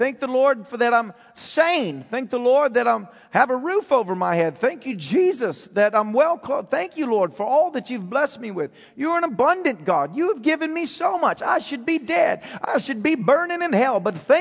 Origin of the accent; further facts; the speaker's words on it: United States; Even the fact that I'm American is such a blessing. You don't understand how blessed you are to even be born in America or live in America today.